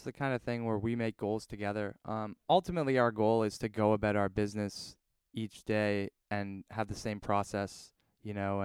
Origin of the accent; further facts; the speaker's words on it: Canada; they obviously all know I'm Canadian, so it's kind of a special week where they're excited for me to be coming home.